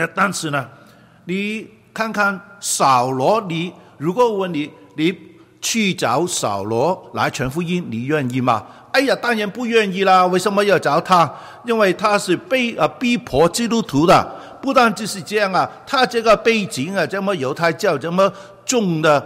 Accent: Guangdong, China; 就是我们广东人说是身家清白

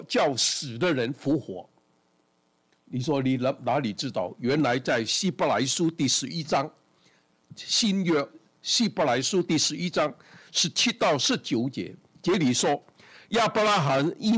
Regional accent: Hong Kong; now in Canada; 我记得50多年了，我从香港来这，我没什么都没有啊，没有房子，荷包也没有什么钱，我们就来。

